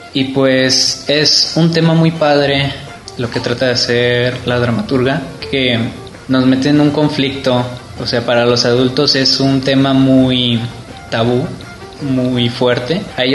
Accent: Guadalajara, Jalisco, Mexico; Yo vengo de Guadalajara.

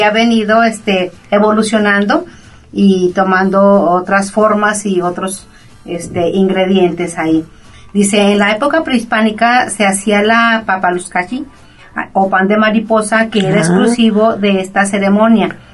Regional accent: Mexico; nuestras fiestas y costumbres como mexicanos.

